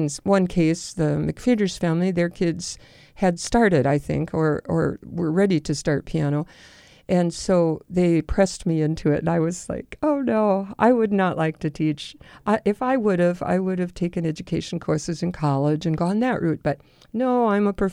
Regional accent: Bismarck, North Dakota, United States; and in my hometown of Bismarck, North Dakota. That was very meaningful.

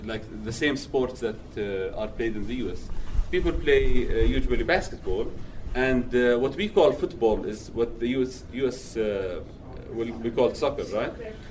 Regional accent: Baghdad, Baghdad Governorate, Iraq; moved away as an adult; now in United States; I was born in Baghdad, and I spent most of my life in Iraq. Then I immigrated to the United States in 2005. So I've been living in the U.S. for the last 3 or 4 years now.

